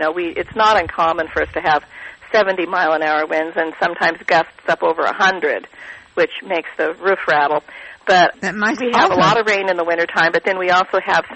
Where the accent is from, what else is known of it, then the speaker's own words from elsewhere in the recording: Oregon, United States; also born or lived in Washington; Well, I grew up in Oregon and Washington, basically, and have spent my time in both of the areas.